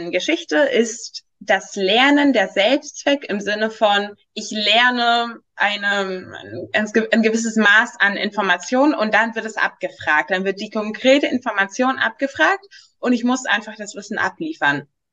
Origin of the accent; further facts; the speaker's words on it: Greece; moved away as an adult; now in Berlin, Germany; ich komme aus Griechenland und ich dachte, als ich gezogen, nach Berlin gezogen bin